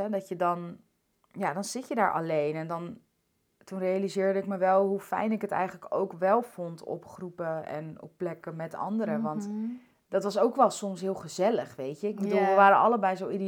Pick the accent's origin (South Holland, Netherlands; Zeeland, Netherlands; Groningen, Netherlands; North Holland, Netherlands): North Holland, Netherlands; Amsterdam; also born or lived in Gelderland; Geboren in Amsterdam. En ook in Amsterdam gebleven.